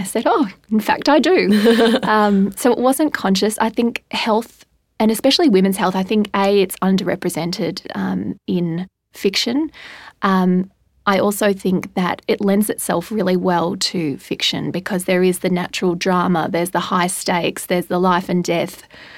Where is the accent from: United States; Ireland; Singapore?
Singapore; also born or lived in London / Canada; now in Australia; I grew up in Singapore. I have lived in Australia for a lot of my life, but I've also lived in London for a number of years, and I've lived in Canada for a number of years.